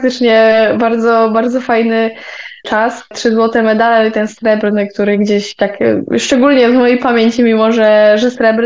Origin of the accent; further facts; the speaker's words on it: Wisła, Silesian Voivodeship, Poland; also born or lived in Bełchatów; generalnie ja mieszkałam w Wiśle przez 16 lat. Urodziłam się